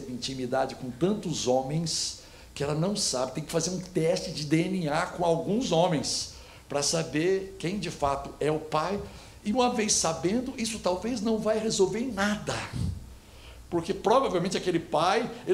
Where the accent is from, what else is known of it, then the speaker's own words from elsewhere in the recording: Goiás, Brazil; Você sabe que eu sou de Goiás, né, gente? E eu morava em Goiânia.